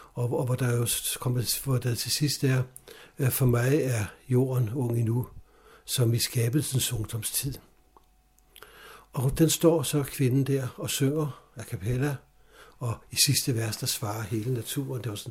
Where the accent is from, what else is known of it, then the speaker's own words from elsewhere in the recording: Copenhagen, Capital Region of Denmark, Denmark; also born or lived in Sweden; Jeg boede i København, har født i København, har været i Sverige i mange år, men ellers er jeg rigtig københavner